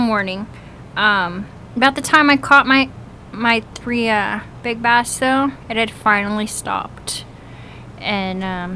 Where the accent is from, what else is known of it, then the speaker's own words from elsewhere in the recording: Chicago, Illinois, United States; moved away; Chicago. Just outside of Chicago. Suburbs.